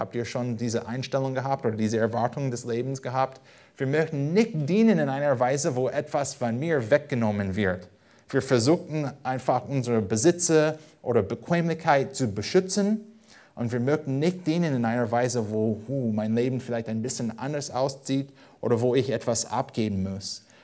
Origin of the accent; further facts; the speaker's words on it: California, United States; German is a second language; now in Germany; und komme aus Südkalifornien